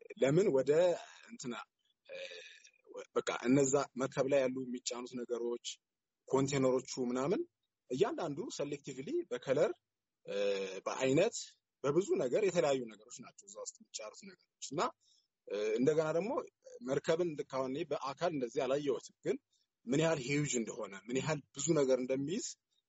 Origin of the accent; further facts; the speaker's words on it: Wolkite, Southern Nations, Nationalities, and Peoples' Region, Ethiopia; ተወልጄ ያደግኩት ወልቂጤ ከተማ ነው፣ ጉራጌ ዞን ውስጥ ነው።